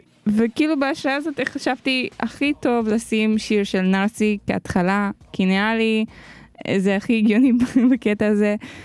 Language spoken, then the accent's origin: Hebrew; United States; כי אני אמריקאית. כאילו, יש לי דרכון